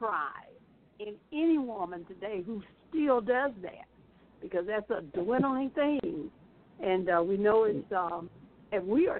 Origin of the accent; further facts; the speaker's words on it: Macon, Georgia, United States; who is the co-owner of a beautiful senior living home in my hometown of Macon, Georgia.